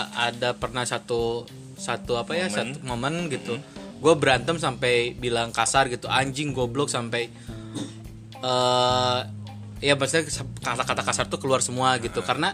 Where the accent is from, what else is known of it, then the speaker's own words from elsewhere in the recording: Bandung, West Java, Indonesia; karena gue asli Bandung gitu kan, Bandung tuh Sunda banget